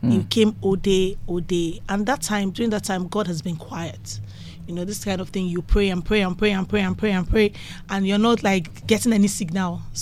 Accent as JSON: {"language": "English", "town": "Ohofia", "region": "Abia", "country": "Nigeria", "accent": "Ohofia Igbo", "first_language": "Igbo", "said": "I'm from Ohofia, so."}